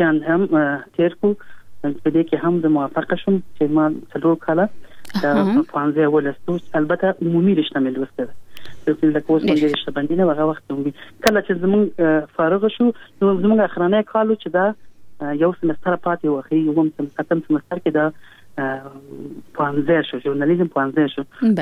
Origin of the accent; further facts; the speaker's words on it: Kabul, Afghanistan; born there; زه په کابل کې پیدا یم.